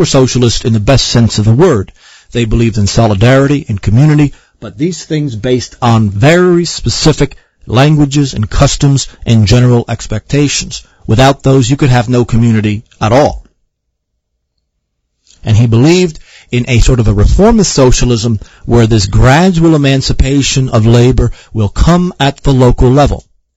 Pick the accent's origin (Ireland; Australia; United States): Ireland; I have a strong Irish nationalist and Celtic streak in me, being an Irishman myself.